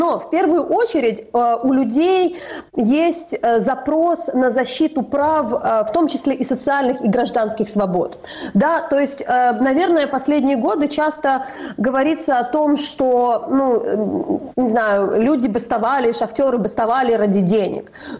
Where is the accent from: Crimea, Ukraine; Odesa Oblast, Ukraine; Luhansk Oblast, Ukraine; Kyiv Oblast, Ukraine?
Kyiv Oblast, Ukraine; я, например, росла в Киевской области и многих этих вещей не знала.